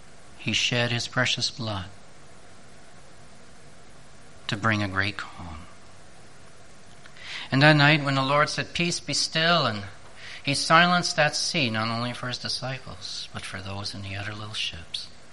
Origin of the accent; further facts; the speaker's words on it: Canada; first language French; English is a second language; I'm French speaking, I'm Canadian, you're American and English speaking, it matters not.